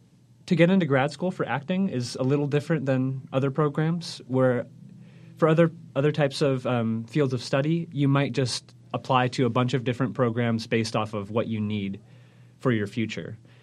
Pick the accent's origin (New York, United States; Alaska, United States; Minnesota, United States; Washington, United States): Washington, United States; I grew up in Washington State in a semi-conservative area, and I remember when someone would come out, it was a big deal.